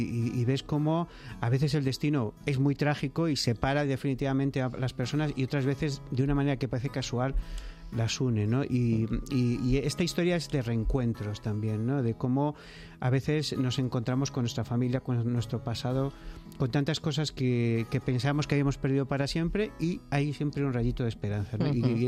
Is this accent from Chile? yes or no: no; Spain; entiendes un poco más cómo somos y por qué somos así los españoles.